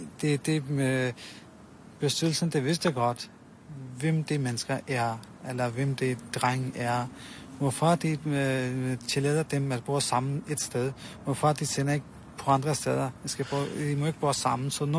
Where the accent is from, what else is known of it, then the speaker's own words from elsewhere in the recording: Pakistan; Jeg er fra Pakistan.